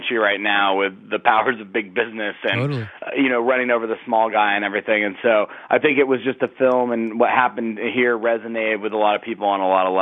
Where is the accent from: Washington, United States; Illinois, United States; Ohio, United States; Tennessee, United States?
Washington, United States; Seattle; Yeah, born and raised in Seattle, so I was a lifelong Sonics fan.